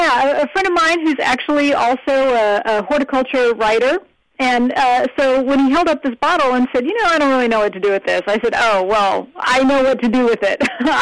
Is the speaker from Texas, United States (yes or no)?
yes; Dallas, Texas, United States; I'm from Dallas-Fort Worth, and I remember we had a big old century plant in our backyard